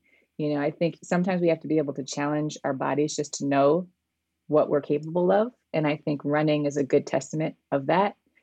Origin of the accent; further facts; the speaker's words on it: Midwest, United States; now in Seattle, United States; I grew up in the Midwest, and now I'm currently residing in the Pacific Northwest in Seattle.